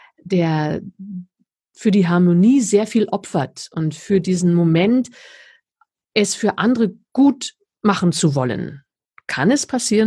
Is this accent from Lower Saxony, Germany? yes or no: yes; Wolfenbüttel, Lower Saxony, Germany; moved away; Also wirklich aus dem tiefsten Niedersachsen. Ich bin geboren in Wolfenbüttel.